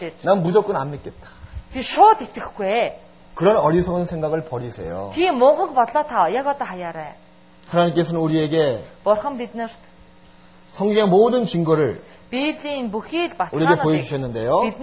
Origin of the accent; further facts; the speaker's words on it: South Korea; 전 한국에서 태어난.